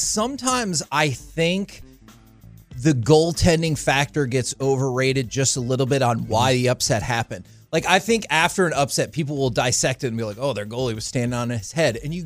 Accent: Garland, Texas, United States; Since I grew up in Garland, Mesquite Rodeo is a humongous thing.

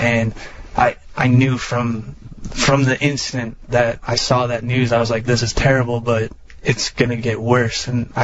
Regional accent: Illinois, United States; I was born and raised in Illinois, like I said

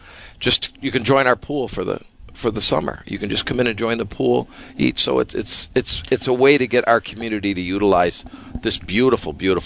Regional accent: Lockport, United States; as you guys know, I grew up in Lockport.

